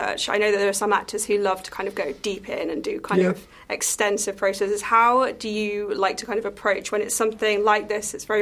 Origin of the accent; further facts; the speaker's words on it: United Kingdom; So they didn't care about me being ignorant British person.